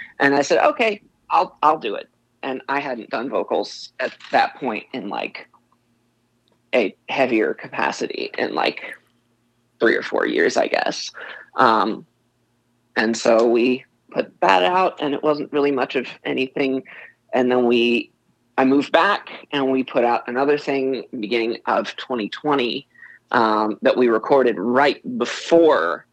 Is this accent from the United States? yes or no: yes; North Carolina, United States; So we're from North Carolina.